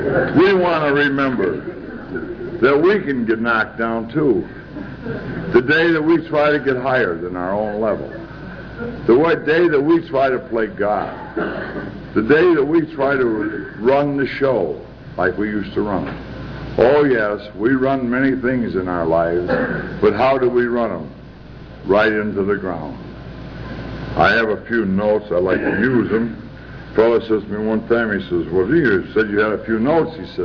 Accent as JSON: {"language": "English", "town": "Kalamazoo", "region": "Michigan", "country": "United States"}